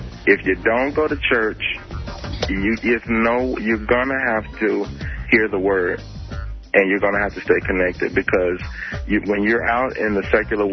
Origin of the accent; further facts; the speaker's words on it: Memphis, Tennessee, United States; now in Austin, United States; I'm originally from Memphis. And I live in Austin right now, and I'm contemplating on moving to Houston.